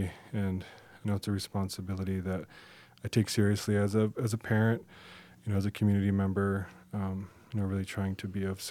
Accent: Rapid City, South Dakota, United States; So I grew up in Rapid City, South Dakota. I grew up going to the Doll as a little boy.

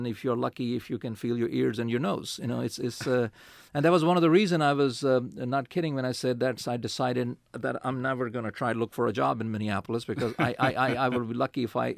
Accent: Pakistan; now in Baltimore, United States; And I told them very clearly that I'm a foreign student. I am carrying a Pakistani passport and a student visa.

